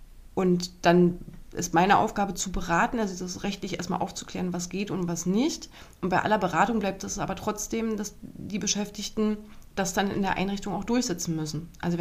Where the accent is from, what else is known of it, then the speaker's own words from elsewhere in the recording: Thuringia, Germany; Wir sind als Thüringerin nach Leipzig gefahren